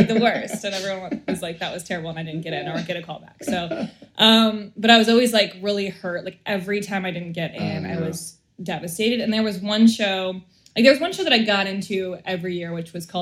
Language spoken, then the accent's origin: English; Evanston, Illinois, United States; Yeah. I'm from Chicago. I grew up in Evanston, where Northwestern University is.